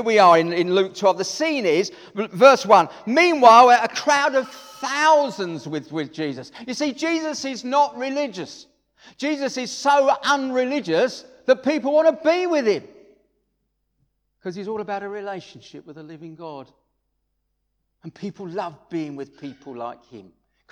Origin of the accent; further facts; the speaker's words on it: Harold Wood, London, United Kingdom; Now, as a Christian, I was from Harold Wood. What am I doing in Rwanda?